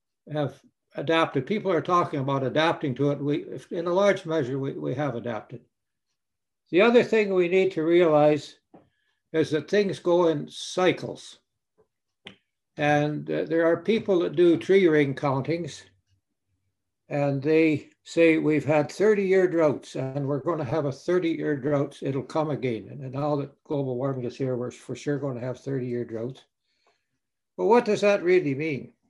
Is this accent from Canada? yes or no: yes; Milden, Saskatchewan, Canada; I was born and raised at Milden near Rosetown. So that's kind of the heart of the West Central country. And that's a country where you have nice clay soil that's worth a lot of money right now.